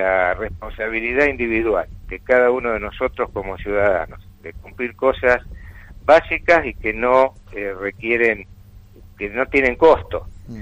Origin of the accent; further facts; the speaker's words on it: Argentina; Nosotros somos Argentina, y con nuestros defectos y virtudes tenemos un sistema